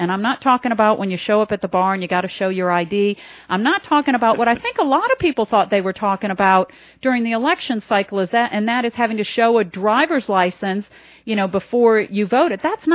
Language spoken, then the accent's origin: English; Michigan, United States; But nonetheless, I'm from Michigan, and, you know, my family has, you know, that put food on our table.